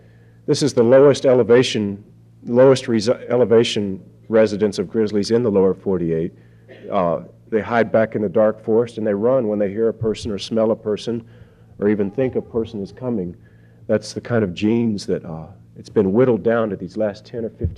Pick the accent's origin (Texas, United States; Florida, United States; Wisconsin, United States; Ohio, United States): Texas, United States; I grew up in Texas and have a real conservative, almost populist upbringing.